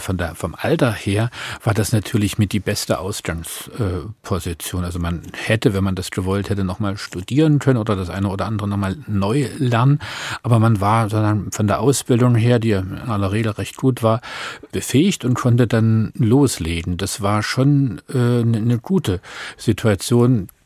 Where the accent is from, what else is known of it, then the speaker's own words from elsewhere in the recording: Dresden, Saxony, Germany; Also ich bin ja in Dresden aufgewachsen